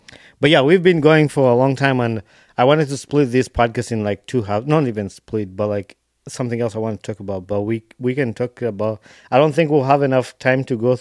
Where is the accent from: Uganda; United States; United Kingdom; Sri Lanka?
Uganda; Since I'm from Uganda, I'm from Uganda.